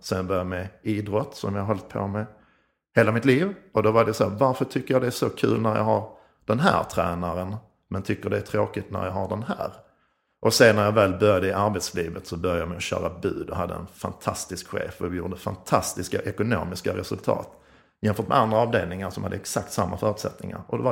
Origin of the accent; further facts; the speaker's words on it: Skåne, Sweden; accent: Scanian; Men idag är det också lite nervöst, för jag pratar ju skånska.